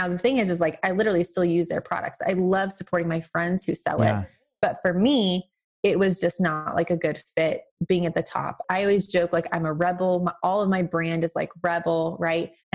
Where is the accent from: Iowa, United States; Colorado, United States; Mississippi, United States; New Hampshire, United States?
Colorado, United States; now in Arkansas; I mean, I grew up in Colorado. So it's like everybody I knew was there